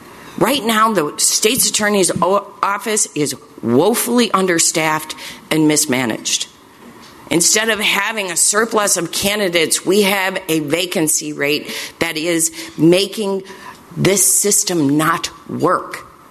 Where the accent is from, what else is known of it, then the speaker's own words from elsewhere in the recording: Chicago, Illinois, United States; I love Chicago. I was born and raised on the Northwest Side.